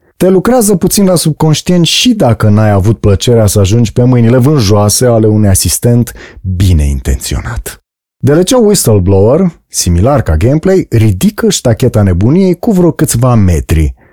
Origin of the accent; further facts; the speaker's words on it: Dumbrăvița, Brașov County, Romania; drumul de la ieșirea din satul meu natal, Dumbrăvița.